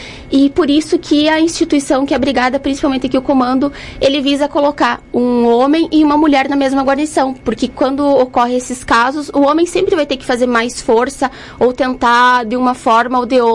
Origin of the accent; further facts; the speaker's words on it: Novo Barreiro, Rio Grande do Sul, Brazil; also born or lived in Palmeira das Missões; Eu sou natural de Palmeira das Missões, mas eu sempre morei em Novo Barreiro. Antes de ingressar na Brigada, eu morava aqui em Sarandi, em função do trabalho e do estudo.